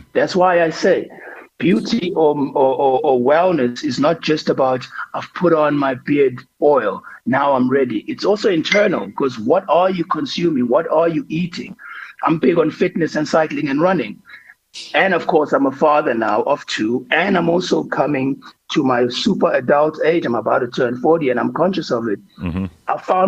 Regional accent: South Africa; I could feel my skin cracking because I'm from South Africa.

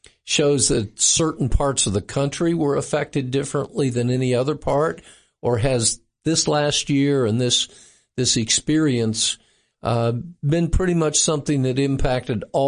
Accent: Florida, United States; I call Tennessee my home state now, but I sort of grew up in Florida and so I watch that system some too.

